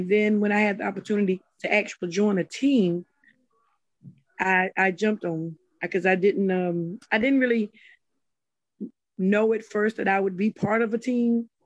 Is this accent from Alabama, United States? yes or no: yes; Mobile, Alabama, United States; Well, growing up in Mobile, Alabama, as a little girl, we had a haunted house.